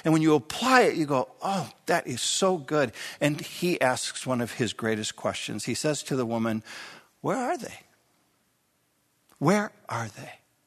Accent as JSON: {"language": "English", "town": "Minneapolis", "region": "Minnesota", "country": "United States", "tie": "born or raised there", "said": "I was brought back to a pretty vivid memory as a young child growing up in South Minneapolis"}